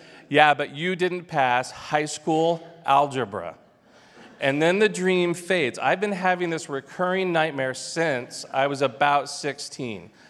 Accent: Thousand Oaks, California, United States; We didn't know each other here, but I grew up in Thousand Oaks.

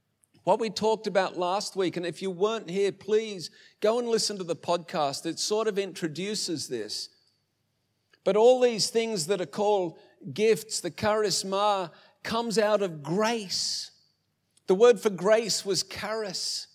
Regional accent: Oatley, New South Wales, Australia; when I was a kid growing up, I grew up on the south side of Sydney in New South Wales. When I grew up in Oatley, it was quite a small little community.

